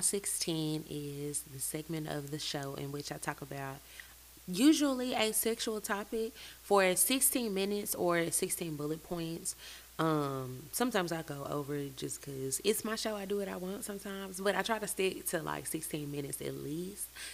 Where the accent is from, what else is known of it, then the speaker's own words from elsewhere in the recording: Texas, United States; I'm from Texas. Wild, wild west, all right?